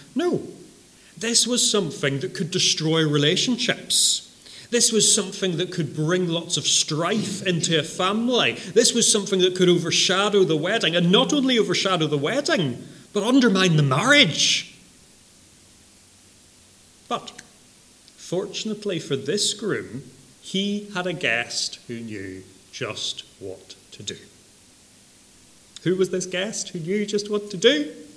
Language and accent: English; Northern Ireland, United Kingdom; I come from Northern Ireland. We don't have that sort of wedding.